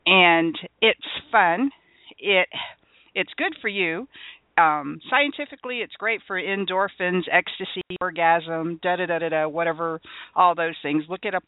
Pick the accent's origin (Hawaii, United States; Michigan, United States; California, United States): Hawaii, United States; I'm a girl. I'm a Taurus. I'm Hawaiian.